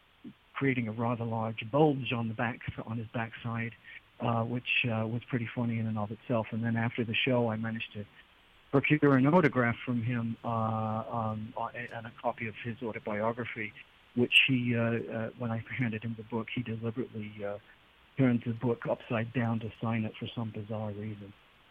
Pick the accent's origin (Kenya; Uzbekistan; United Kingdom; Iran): United Kingdom; England; I was born and raised in England, and raised on the music of … as so many people of my age were.